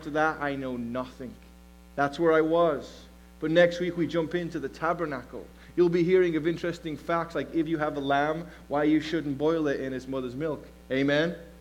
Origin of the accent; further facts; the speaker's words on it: Liverpool, North West England, United Kingdom; I was raised in Liverpool, England, not as a believer